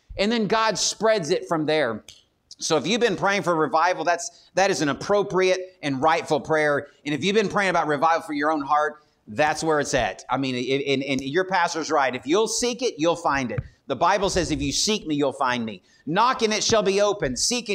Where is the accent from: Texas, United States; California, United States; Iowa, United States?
Texas, United States; I was raised in West Texas. And so West Texas, I mean, we're pretty, I mean, we can be, you know.